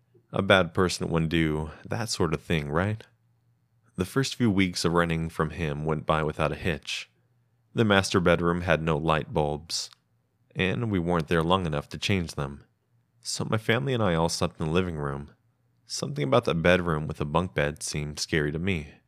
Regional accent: Lockhart, Texas, United States; I grew up in Texas. I still live here along with my family that will be mentioned in this story.

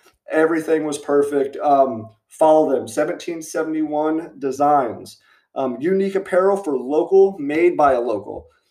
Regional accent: Tampa, Florida, United States; And honestly, I'm not from St. Pete, but I'm born and raised right here in Tampa in the 813.

